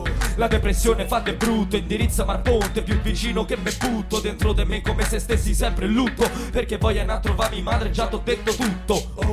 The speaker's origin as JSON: {"language": "Italian", "town": "Rome", "region": "Lazio", "country": "Italy", "said": "vengo da Roma, ho fatto più di 600 chilometri"}